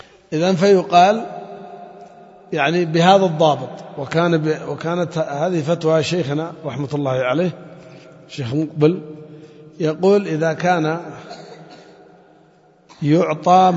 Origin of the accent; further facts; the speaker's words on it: Yemen; حتى في بعض المناطق عندنا في اليمن